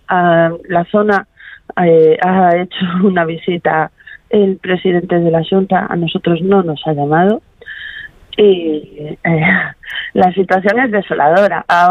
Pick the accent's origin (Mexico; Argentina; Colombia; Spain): Spain; Galicia; en mi pueblo pues se cierran los centros de salud de Chandrexa, de Queixa y de San Xan de Río